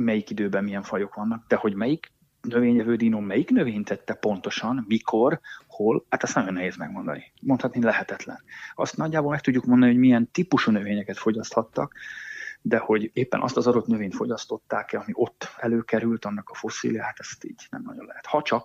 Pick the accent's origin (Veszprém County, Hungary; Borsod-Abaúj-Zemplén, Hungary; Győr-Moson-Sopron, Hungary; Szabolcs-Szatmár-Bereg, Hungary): Veszprém County, Hungary; Ajka; én úgy egyébként ajkai vagyok, és Bakonyból származom, és hát ott rengeteg olyan hegy van, sziklafal van, vagy olyan bánya, ugye szénbányák, bauxitbányák akkoriban még azért működtek